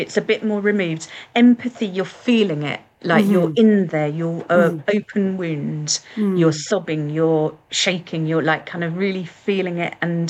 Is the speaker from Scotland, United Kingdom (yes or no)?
no; Tottenham, London, United Kingdom; born there; I was born in Tottenham.